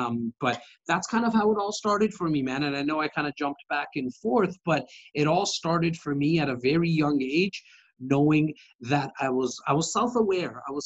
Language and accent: English; Rexdale, Ontario, Canada; And so, I'm born and raised in Rexdale